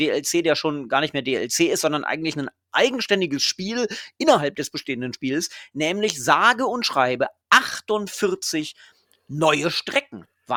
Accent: Lower Saxony, Germany; Ich bin Niedersachse.

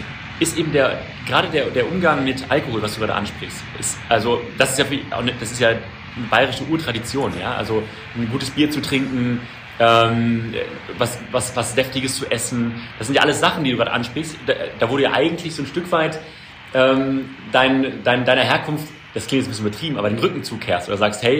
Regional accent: Hanover, Lower Saxony, Germany; ich komme aus Hannover, meine Verteidigung, ich komme aus Hannover.

